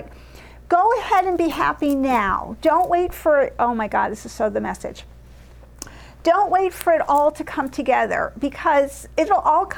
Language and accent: English; New York City, New York, United States; like I grew up in New York City, so it's like it's always about the bridges.